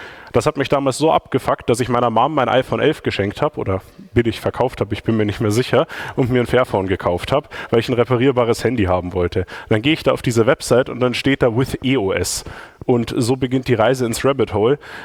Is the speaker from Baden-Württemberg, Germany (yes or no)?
no; Regensburg, Bavaria, Germany; Außerdem komme ich aus Regensburg.